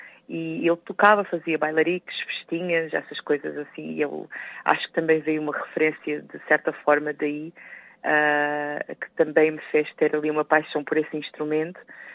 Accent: Lagos, Faro, Portugal; quando ingressei aqui na Banda Filarmónica da cidade de Lagos, que é de onde eu sou

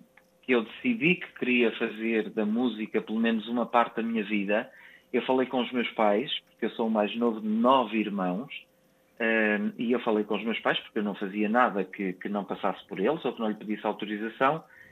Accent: São Jorge de Várzea, Porto, Portugal; also born or lived in Rande; São Jorge de Várzea, Felgueiras, que foi onde eu cresci. Eu nasci em Rande, Felgueiras, mas cresci em São Jorge de Várzea, Felgueiras. Fui para lá com 2 anos.

